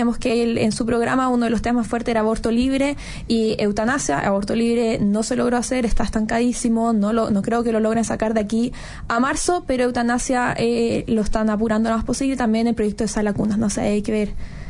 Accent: Chile; lo que éramos nosotros como chilenos

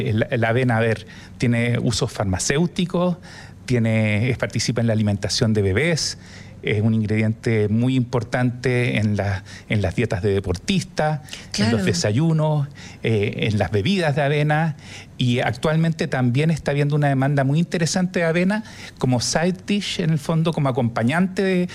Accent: Chile; ni siquiera nosotros como chilenos muchas veces lo sabemos

